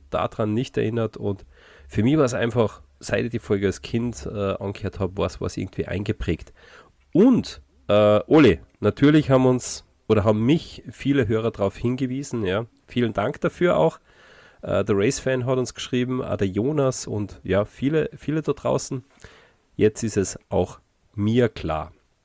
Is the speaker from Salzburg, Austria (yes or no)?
yes; Salzburg, Austria; für uns als Salzburger